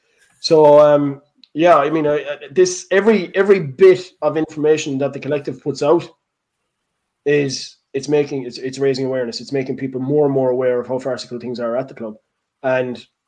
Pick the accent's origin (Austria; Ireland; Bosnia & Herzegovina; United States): Ireland; obviously I'm being biased a bit because I'm Irish